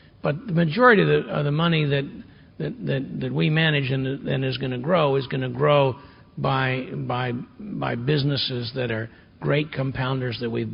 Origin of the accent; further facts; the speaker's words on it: Washington, D.C. area, United States; A great example of this is that I grew up in the Washington, D.C. suburbs